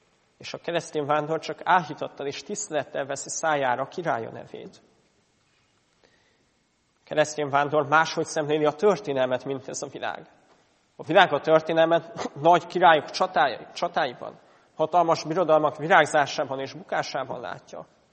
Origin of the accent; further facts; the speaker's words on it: Hungary; Vállaltam, hogy idegen, hogy magyar vagyok